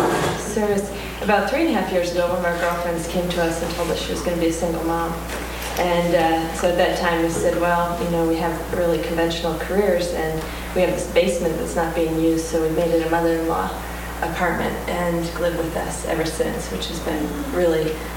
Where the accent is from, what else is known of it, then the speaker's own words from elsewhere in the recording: New Jersey, United States; I was brought up in New Jersey and found my way to Washington about 10 years ago.